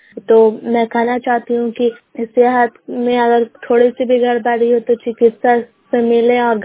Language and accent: Hindi; Bairingan, Bihar, India; ग्राम बैरिंगन post Makrata जो नालंदा के निवासी हूँ